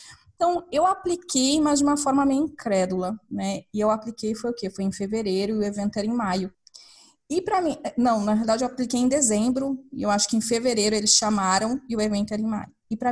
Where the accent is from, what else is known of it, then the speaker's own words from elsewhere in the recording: Passo Fundo, Rio Grande do Sul, Brazil; moved away; Eu saí do Rio Grande do Sul, do interior. E a minha história, assim, eu sempre fui muito inquieta, né? Desde quando eu estava em Passo Fundo